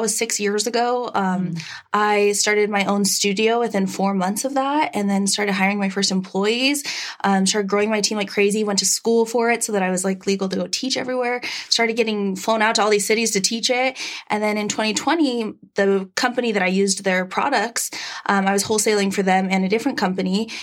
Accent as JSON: {"language": "English", "town": "Butte", "region": "Montana", "country": "United States", "tie": "born or raised there", "said": "So I am originally from Montana, from a really, really small town called Butte. It looks like butt on the map. And I grew up there, and then I went to college in Missoula, Montana at the University of Montana"}